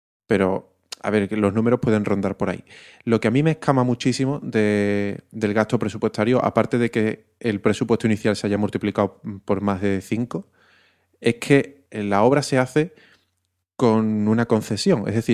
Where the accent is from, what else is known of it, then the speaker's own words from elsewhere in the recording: Seville, Andalusia, Spain; Pero yo como sevillano